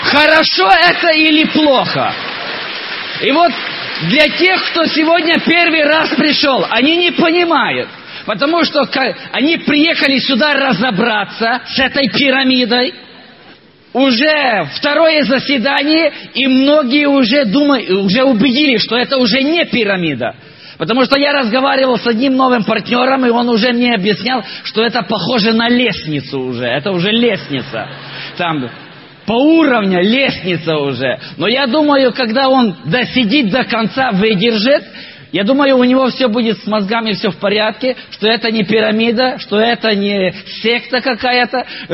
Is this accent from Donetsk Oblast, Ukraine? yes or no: no; Mukachevo, Zakarpattia Oblast, Ukraine; first language Ukrainian; Russian is a second language; Я сам из Западной Украины, из города Мукачево. И мне бы было легче говорить по-украински, быстрее и лучше я бы вам рассказал.